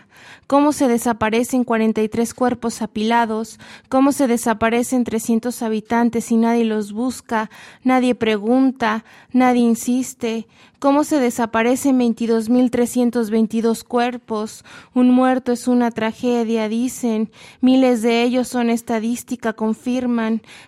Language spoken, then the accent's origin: Spanish; Coahuila, Mexico; del 89. Vengo de Coahuila, queda en el norte de México.